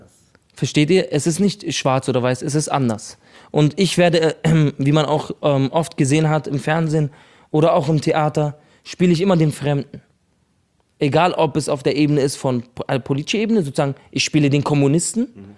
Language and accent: German; Berlin, Germany; Ich komme aus Berlin.